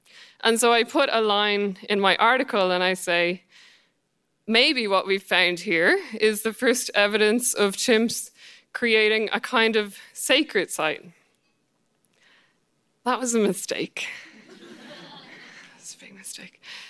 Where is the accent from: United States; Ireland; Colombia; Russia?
Ireland; And I'm Irish, right? I know. But I'm not even religious.